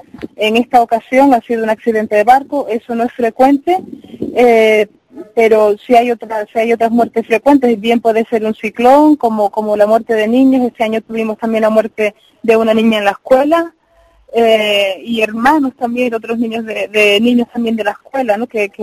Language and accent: Spanish; Canary Islands, Spain; estoy yo, como representante canaria, en la escuela